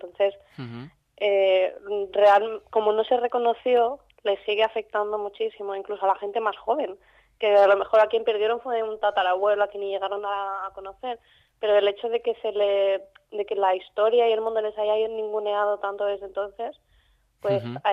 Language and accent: Spanish; Castilla-La Mancha, Spain; Porque yo vengo de un pueblo de La Mancha muy, muy pequeñito